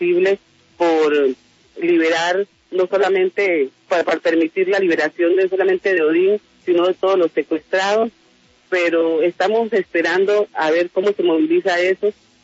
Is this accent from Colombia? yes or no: yes; Chocó, Colombia; Nosotros somos una familia del Chocó.